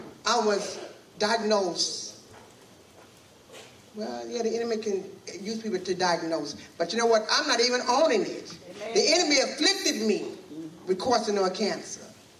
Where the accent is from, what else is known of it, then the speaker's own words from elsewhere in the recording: Baton Rouge, Louisiana, United States; I'm from Baton Rouge, Louisiana. I live in a small town called Alsa in Baton Rouge.